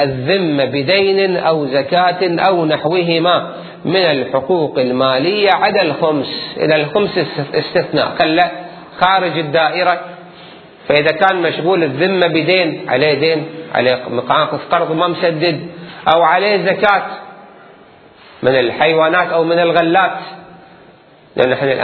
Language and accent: Arabic; Kuwait; وقت الغزو عندنا بالكويت